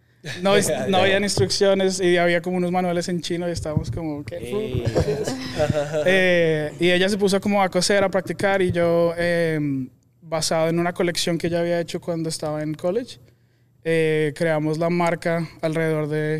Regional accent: Bogotá, Bogotá Capital District, Colombia; now in United States; yo crecí en Colombia, nací en Bogotá.

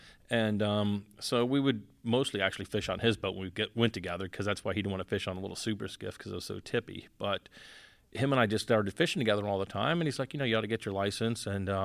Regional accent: Miami, Florida, United States; And I was like, growing up in Miami, that is the boat.

